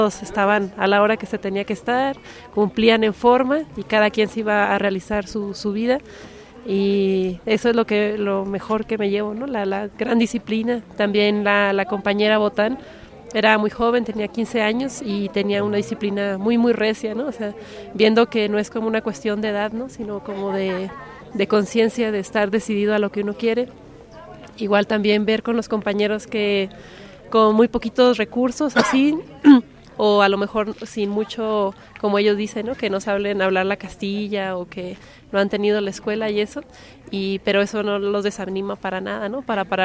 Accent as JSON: {"language": "Spanish", "town": "Delicias", "region": "Chihuahua", "country": "Mexico", "also_born_or_lived": "Meoqui", "said": "allá en Chihuahua, yo soy de Delicias y de Meoqui"}